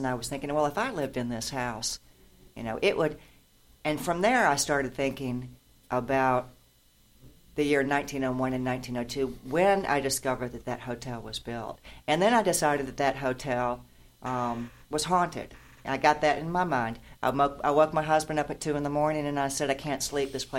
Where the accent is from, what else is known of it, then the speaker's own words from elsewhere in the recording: Southern United States, United States; And I'm going to digress a little because I'm a Southerner and I can do that.